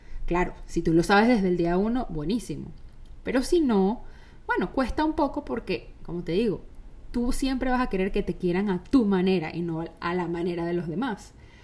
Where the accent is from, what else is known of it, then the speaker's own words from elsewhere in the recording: Venezuela; now in United States; nos hemos mudado varias veces de ciudad, nos hemos movido, o sea, nosotros somos venezolanos, ahora estamos en los Estados Unidos, saben, siempre hemos estado como en bastante movimiento